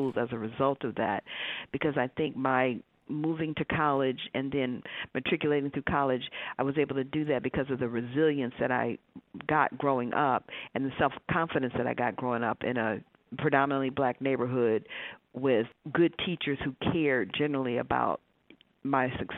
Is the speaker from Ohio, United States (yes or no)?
yes; Cleveland, Ohio, United States; how I envision East Austin to have been is the neighborhood that I grew up in Cleveland. I went to John F. Kennedy High School.